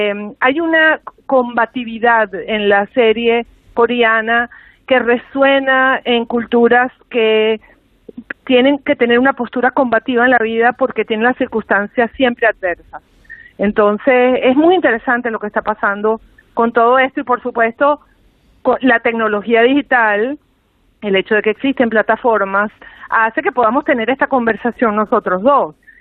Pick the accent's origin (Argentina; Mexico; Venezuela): Venezuela; yo soy venezolana